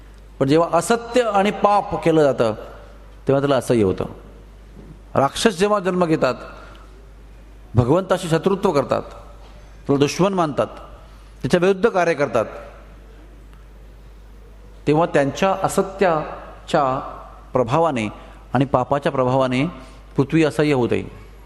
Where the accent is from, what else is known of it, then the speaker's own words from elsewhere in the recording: Udupi, Karnataka, India; माझा उडपी माझं गाव आहे